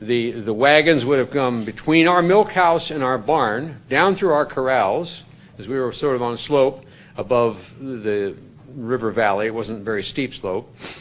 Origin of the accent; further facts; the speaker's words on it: South Dakota, United States; We didn't have goats when I grew up in South Dakota. We were cattlemen. So we had cattle.